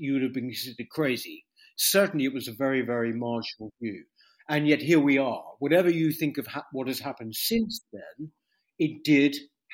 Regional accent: United Kingdom; in the 1970s, when I was growing up in Britain, I was a teenager in the 1970s

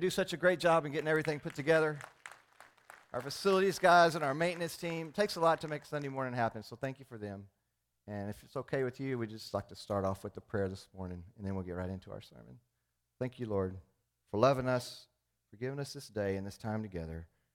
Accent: Dallas, Texas, United States; I grew up in Dallas, and all our families have big Christmases, and we went from Dallas, my mom and dad, down to Houston.

